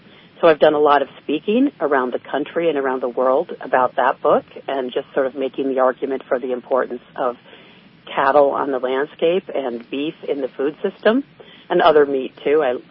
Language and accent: English; Michigan, United States; but I'm originally from Michigan.